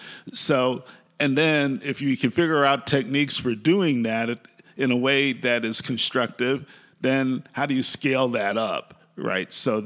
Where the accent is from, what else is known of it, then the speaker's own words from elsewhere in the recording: New York City, New York, United States; I grew up in the Bronx, New York, and I've had certain types of jobs, certain types of roles, certain types of life situations.